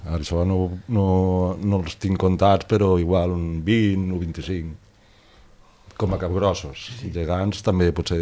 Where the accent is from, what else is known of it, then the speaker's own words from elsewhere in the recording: Torres de Segre, Catalonia, Spain; born there; Jo vaig néixer a Torres de Segre, que és un poble de la província de Lleida, que està a uns 15 quilòmetres al sud de Lleida. Torres de Segre, al costat del riu Segre.